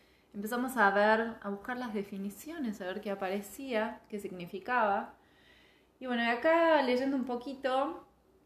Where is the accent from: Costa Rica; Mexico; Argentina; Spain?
Argentina; Buenos Aires; moved away as an adult; also born or lived in San Francisco; now in Seattle, United States; tengo 36 años, soy de Buenos Aires, soy diseñadora de interiores. Me mudé a San Francisco en el año 2012, cuando me casé con mi marido y hicimos 6 años viviendo allá y ahora nos mudamos a Seattle hace 2 años